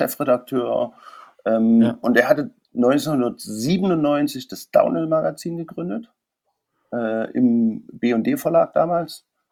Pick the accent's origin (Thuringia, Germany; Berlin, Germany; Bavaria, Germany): Thuringia, Germany; Gera; Also ich komme eigentlich aus Thüringen, aus Gera.